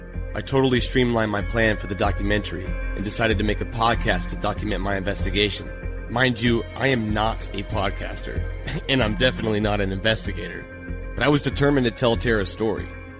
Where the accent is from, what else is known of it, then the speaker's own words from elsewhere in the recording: Atlanta, Georgia, United States; Hey guys, I'm a filmmaker from Atlanta